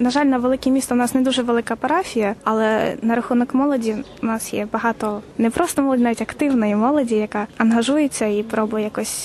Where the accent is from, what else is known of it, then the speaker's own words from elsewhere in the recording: Chernivtsi, Chernivtsi Oblast, Ukraine; now in Przemyśl, Poland; Я з Чернівців, на даний момент навчаюся в Перемишлі. Сама походжу з парафії Воздвиження Чесного Христа